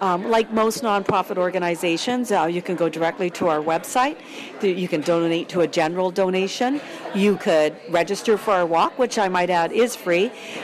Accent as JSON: {"language": "English", "country": "Canada", "said": "as a Canadian"}